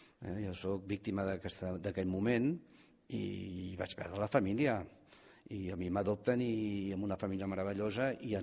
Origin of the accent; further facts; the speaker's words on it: Catalonia, Spain; now in New York, United States; Jo soc més català que ningú